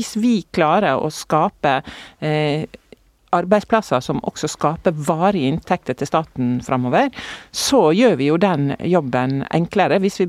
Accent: Møre og Romsdal, Norway; Ja, men som sunnmøring, vet du, så er jo jeg vant

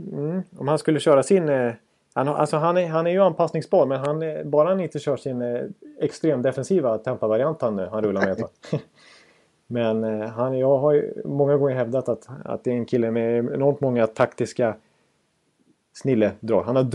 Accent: Dalarna County, Sweden; accent: Dalmål; Jag pratar dalmål.

